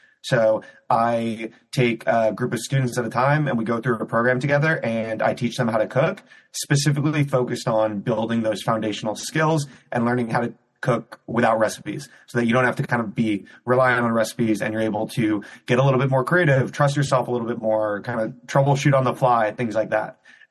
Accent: Cleveland, Ohio, United States; so I grew up in Cleveland, Ohio. I went to school in New York City, studied economics.

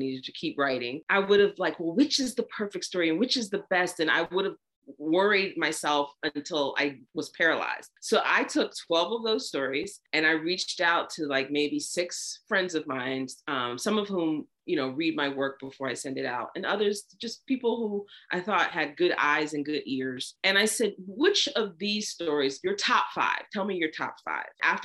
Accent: the South, United States; I grew up in the South. You know, you could be doing something secular and they still want to know what church you belong to.

